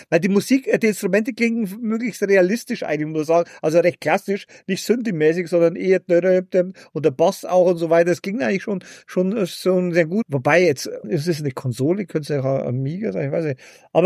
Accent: Bavaria, Germany; Genau, und dann bin ich aus dem Bayerischen Wald mit dem Zug nach Gütersloh.

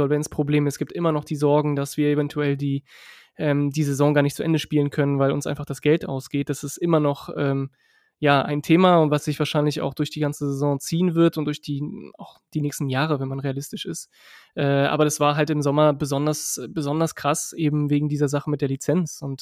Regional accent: Berlin, Germany; also born or lived in France; Ich bin ursprünglich aus Frankreich, in Berlin dann groß geworden als Franzose

